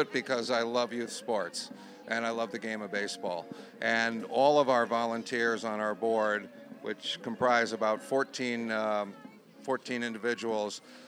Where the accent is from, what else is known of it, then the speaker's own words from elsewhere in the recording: Connecticut, United States; now in Port Chester, United States; I'm not from Port Chester originally. I've lived in Port Chester since 2000. I'm from Connecticut originally.